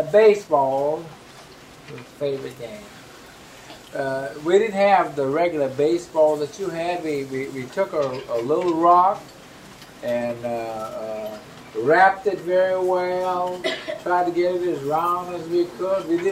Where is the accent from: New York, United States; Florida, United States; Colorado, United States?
Florida, United States; born there; Well, I was born in Florida. I mean, my people were the ones from South Carolina and then Georgia.